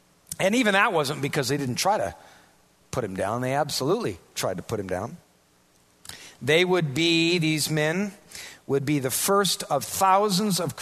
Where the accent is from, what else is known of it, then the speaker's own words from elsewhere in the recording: Iowa, United States; Now, I'm from Iowa. I'm really regressing here. I'm from Iowa, you know, and we're not looking for demons under every rock.